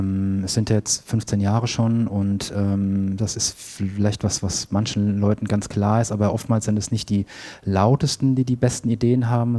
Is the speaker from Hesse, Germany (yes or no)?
yes; Hesse, Germany; moved away as an adult; now in Hamburg, Germany; Ich bin 2010 nach Hamburg gezogen. Ich komme aus der Nähe von Frankfurt ursprünglich